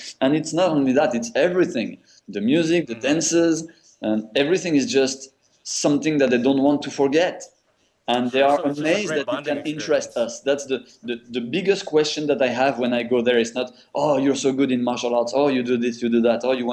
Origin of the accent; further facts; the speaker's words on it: Paris, Île-de-France, France; born there; English is a second language; For me as a foreigner, I'm French. I was born in Paris.